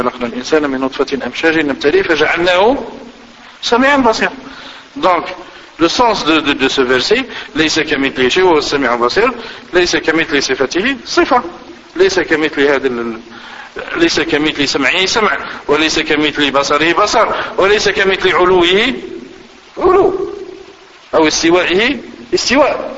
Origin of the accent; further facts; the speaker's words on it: Algeria; Moi aussi, je suis algérien